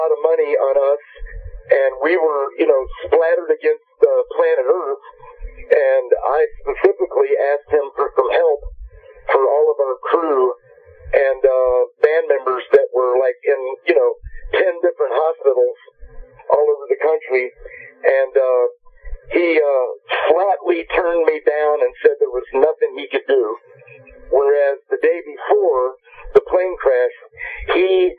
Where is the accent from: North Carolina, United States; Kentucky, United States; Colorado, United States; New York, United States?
Kentucky, United States; Louisville; born there; I was born in Louisville, Kentucky. That's right.